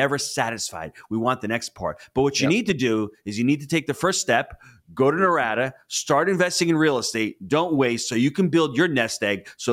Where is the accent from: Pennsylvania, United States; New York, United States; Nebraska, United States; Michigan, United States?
New York, United States; We are from New York. That's spot on.